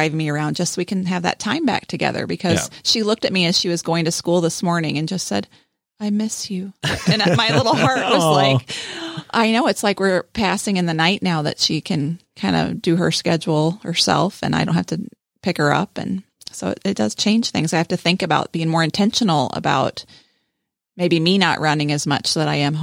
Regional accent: Texas, United States; So I grew up in Texas.

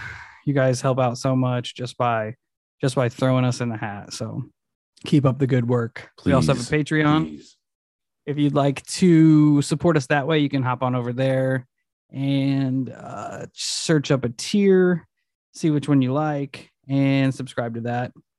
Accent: California, United States; I was from California living in Iowa City and was in a very tumultuous period of my life.

